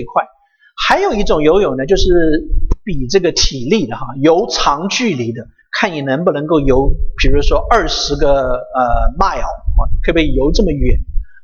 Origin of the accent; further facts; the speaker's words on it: United States; 我们美国人有一句话说什么